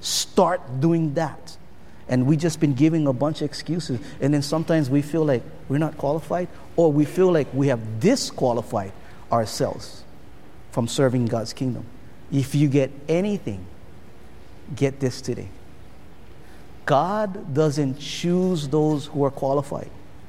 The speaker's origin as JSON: {"language": "English", "town": "Honolulu", "region": "Hawaii", "country": "United States", "tie": "born or raised there", "said": "I grew up in Kalihi, Palama, right down the road, kind of close to this place."}